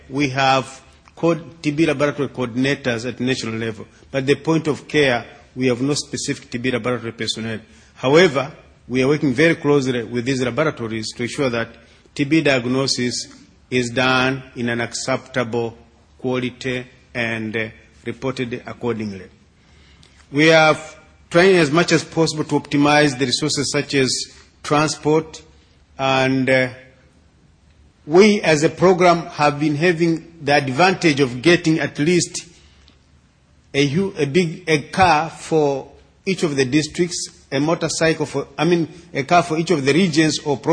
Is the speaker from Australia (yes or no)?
no; Tanzania; I come from Tanzania.